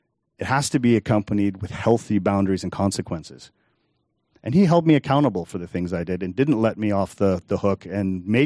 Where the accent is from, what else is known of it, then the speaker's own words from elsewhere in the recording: Liverpool, North West England, United Kingdom; The guy is English. He's from Manchester. I'm from Liverpool.